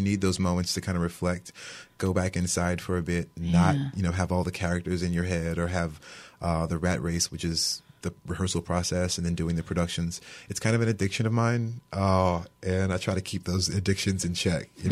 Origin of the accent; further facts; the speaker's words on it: Abbeville, Louisiana, United States; Abbeville, Louisiana.